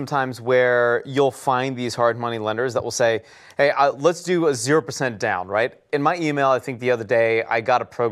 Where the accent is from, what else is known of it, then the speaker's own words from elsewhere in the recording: Michigan, United States; even though I'm from Michigan, I haven't lived there in a while.